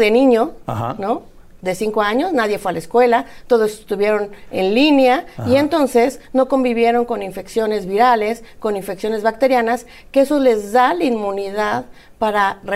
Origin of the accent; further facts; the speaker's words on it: Mexico; pero generalmente nosotros como mexicanos